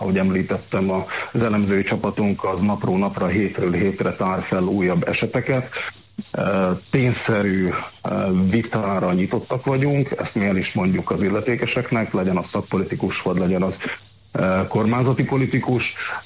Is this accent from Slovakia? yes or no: yes; Slovakia; Ez a felvidéki magyarként, szerintem ezt nem kell túlságosan ragozni, ez magától értetődő.